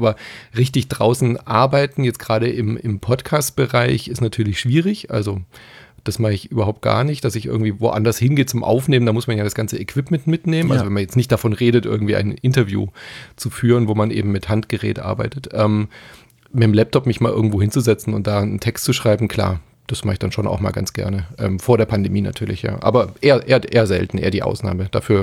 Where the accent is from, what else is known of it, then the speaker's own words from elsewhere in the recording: Stuttgart, Baden-Württemberg, Germany; ich bin ja in Stuttgart aufgewachsen